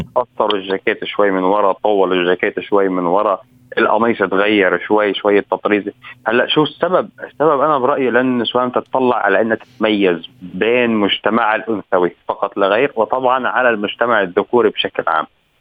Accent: Palestine; زي ما انت عارف نحن فلسطينية من شمال فلسطين. شمال فلسطين معظم فلاحين

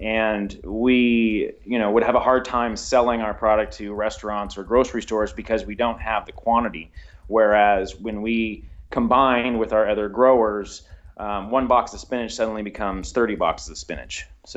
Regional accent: California, United States; No, I grew up in Northern California in a suburb of San Francisco, and we didn't do any really gardening of ourselves.

